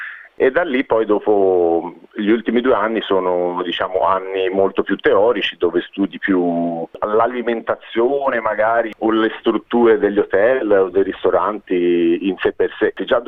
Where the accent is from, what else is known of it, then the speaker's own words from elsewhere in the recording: Florence, Tuscany, Italy; accent: Florentine; Io vengo da Firenze, come potrete sentire facilmente dal mio accento.